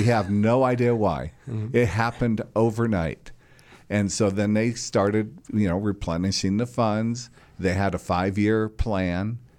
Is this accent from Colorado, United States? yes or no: yes; Colorado, United States; I was born and raised in Colorado, and things just started making sense.